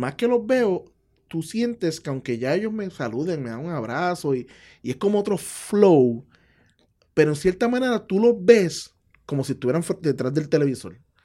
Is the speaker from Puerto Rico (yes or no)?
yes; Bayamón, Puerto Rico; No, yo nací en Bayamón, yo me crié en Bayamón toda mi vida.